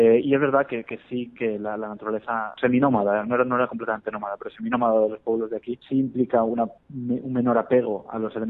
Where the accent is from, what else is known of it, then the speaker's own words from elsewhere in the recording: Madrid, Community of Madrid, Spain; also born or lived in Boston / Sydney; Yo no soy un chico rural, me crié en Madrid, he vivido en Boston, he vivido en otras grandes ciudades, y Boston era la población más pequeña en la que había vivido antes de estar aquí. Yo antes estaba en Sydney